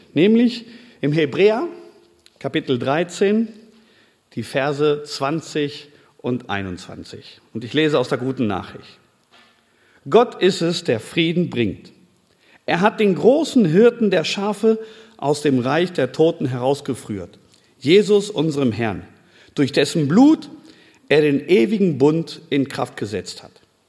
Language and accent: German; Spain; Gerade wir als Spanier haben dann wirklich sehr lange Briefe hingeschrieben.